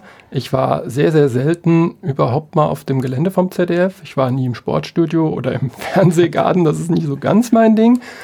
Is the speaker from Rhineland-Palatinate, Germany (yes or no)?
yes; Mainz, Rhineland-Palatinate, Germany; born or raised there